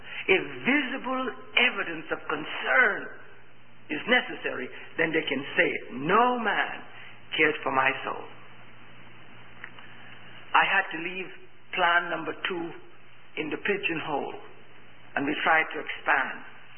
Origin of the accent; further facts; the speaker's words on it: Bahamas; now in United States; There was no one working in Miami, and I came from the Bahamas, a greenhorn, and I was in Savannah, Georgia.